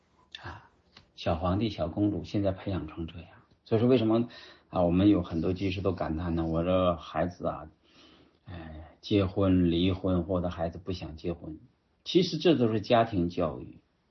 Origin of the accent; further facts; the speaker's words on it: China; 我们中国人要有中国人的样子，中国有中国的道德伦理